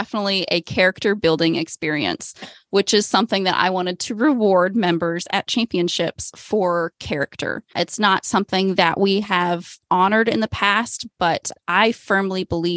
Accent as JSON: {"language": "English", "town": "Springfield", "region": "Ohio", "country": "United States", "tie": "born or raised there", "said": "I grew up in Springfield, Ohio, Clark County, Ohio, which is where 4-H originated."}